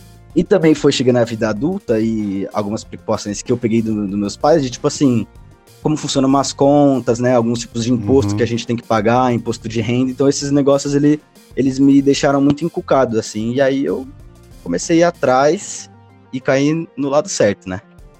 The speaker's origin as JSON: {"language": "Portuguese", "region": "São Paulo", "country": "Brazil", "tie": "born or raised there", "said": "Cara, eu cresci aqui na Zona Leste, né? Eu moro na Moca, mas eu cresci numa quebrada da Zona Leste."}